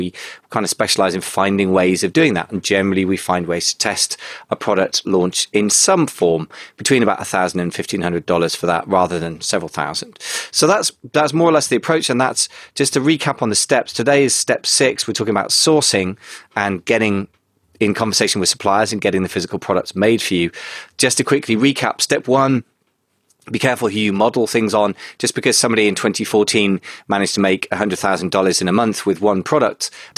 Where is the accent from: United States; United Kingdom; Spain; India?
United Kingdom; although I'm British and I understand the position of British sellers